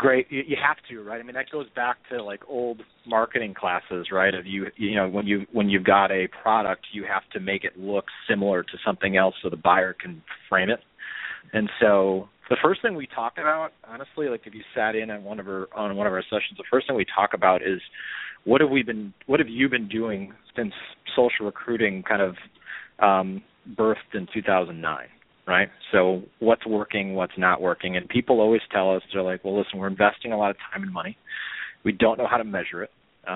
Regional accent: Chicago, Illinois, United States; Q Social is headquartered out of my hometown in Chicago

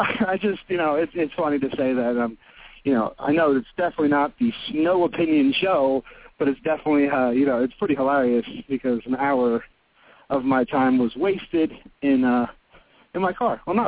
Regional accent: Pennsylvania, United States; I'm from Pennsylvania, and Matt's from California.

